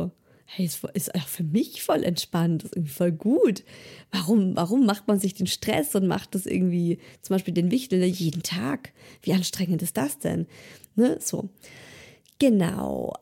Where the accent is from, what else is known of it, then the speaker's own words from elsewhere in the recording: Baden-Württemberg, Germany; ich bin bei Ulm groß geworden